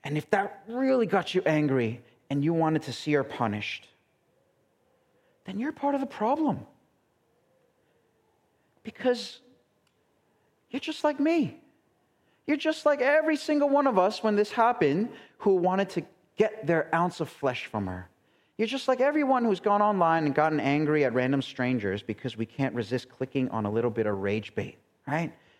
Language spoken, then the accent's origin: English; New York City, New York, United States; A few years back in my hometown of New York City, there was an incident